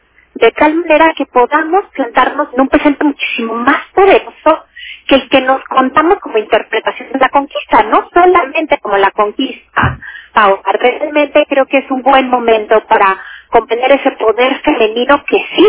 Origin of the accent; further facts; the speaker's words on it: Mexico; ¿Qué esa leyenda sí nos ha hecho daño a los mexicanos?